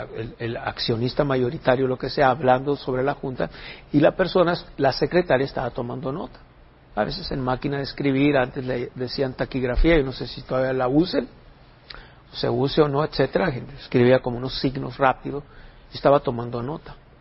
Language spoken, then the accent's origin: Spanish; Sonora, Mexico; Voy a usar una expresión coloquial como sonorense que soy, bichi